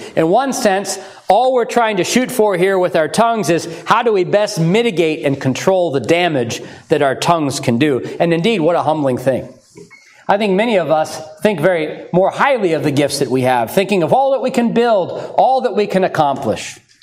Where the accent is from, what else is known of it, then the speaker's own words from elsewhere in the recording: Lynden, Washington, United States; where I grew up in Linden, every year in the fair, they would have horses as part of the Northwest Washington Fair.